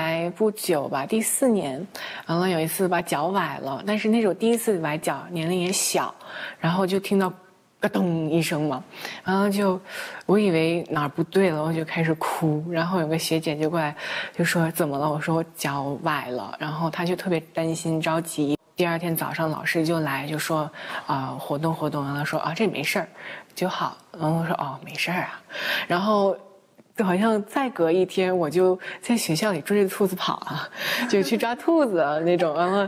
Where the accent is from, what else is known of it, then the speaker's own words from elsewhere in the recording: Vancouver, British Columbia, Canada; now in New York, United States; 我在外国长大，温哥华长大的，然后是2009年来到纽约来学习中国古典舞。